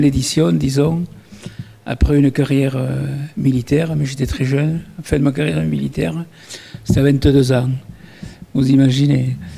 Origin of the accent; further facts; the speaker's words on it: Naurouze, Occitanie, France; Je suis né dans un lieu extrêmement particulier, qui est l'île de Naurouze. Je dis l'île parce que je suis né au Moulin et c'était entouré d'eau.